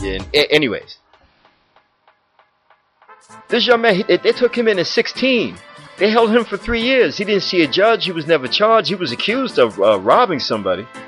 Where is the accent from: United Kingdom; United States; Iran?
United Kingdom; as somebody who has some kind of goddamn pride in being British